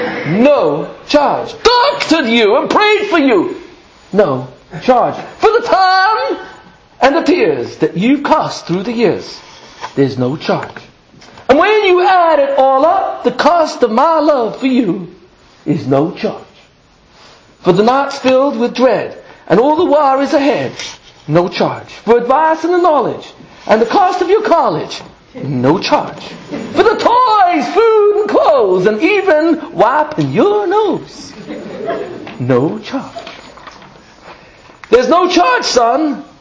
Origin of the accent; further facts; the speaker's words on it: England, United Kingdom; I remember growing up in England